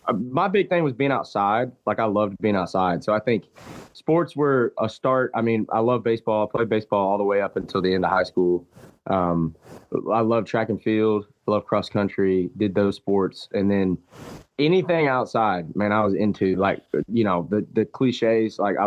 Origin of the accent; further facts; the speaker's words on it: Fayetteville, Georgia, United States; I'm from Fayetteville, Georgia. So we're about an hour south of Atlanta, and born and raised there.